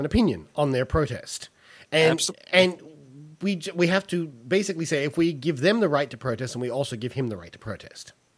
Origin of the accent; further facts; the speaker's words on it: California, United States; also born or lived in Melbourne; I came from Melbourne. So. Well, actually, I came from California, but I lived in Melbourne for a long time.